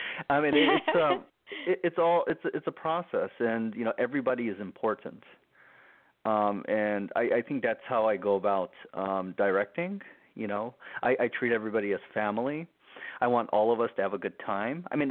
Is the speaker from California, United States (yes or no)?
yes; Alameda, California, United States; born there; also born or lived in Japan; Well, I was born in Alameda, California. That's a suburb of San Francisco, and I moved around a lot, as a child, between Japan and the United States.